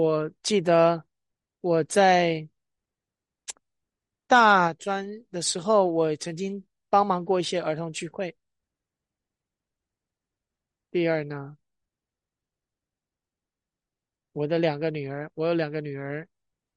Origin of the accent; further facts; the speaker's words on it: Hong Kong; also born or lived in Nanjing; now in United States; 就是在我来到这个在美国之前，我是在南京出生，然后在香港长大